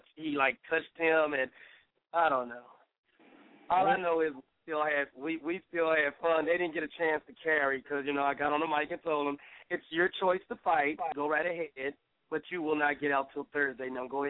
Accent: Dallas, Texas, United States; I'm from Dallas.

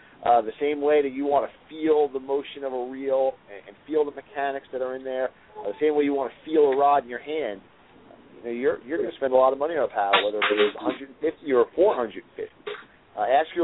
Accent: New York, United States; I grew up on Long Island myself

